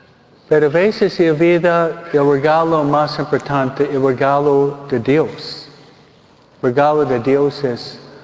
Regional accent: New York, United States; de donde vengo yo, de Nueva York

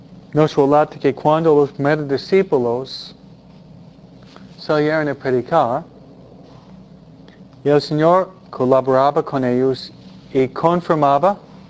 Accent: New England, United States; California no hay estaciones muy marcadas como hay en Nueva Inglaterra, de donde vengo yo, ¿no?

